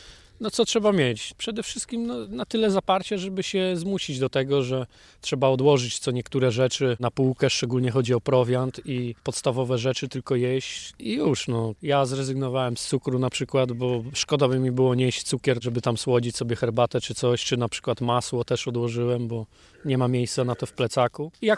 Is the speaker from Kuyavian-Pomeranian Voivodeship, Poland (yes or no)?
yes; Nakło nad Notecią, Kuyavian-Pomeranian Voivodeship, Poland; Pochodzę z Nakła nad Notecią, wychowałem się nad Notecią.